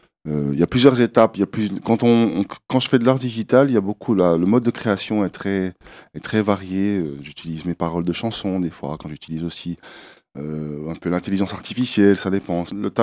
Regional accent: Haiti; Je suis haïtien, donc c'est une religion chez moi.

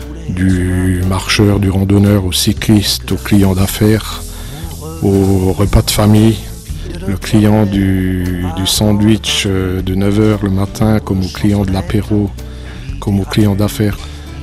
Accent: Grand Est, France; moved away as an adult; now in Switzerland; Je suis alsacien d'origine, je suis arrivé il y a 24 ans maintenant en Suisse, complètement par hasard

